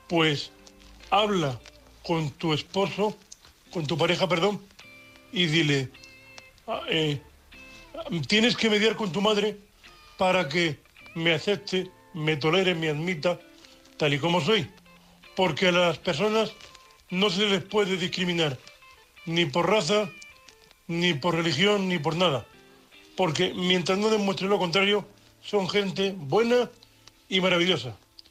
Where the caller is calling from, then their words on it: Murcia, Region of Murcia, Spain; de Murcia, vuestro amigo invidente.